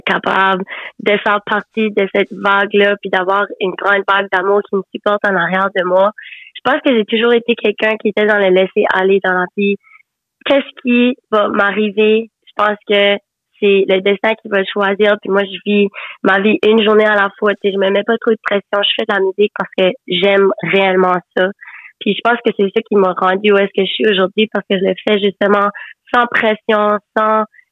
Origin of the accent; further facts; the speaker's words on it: New Brunswick, Canada; on parle le chiac, je viens de l'Acadie, fait que c'est comme ça qu'on parle un petit peu chez nous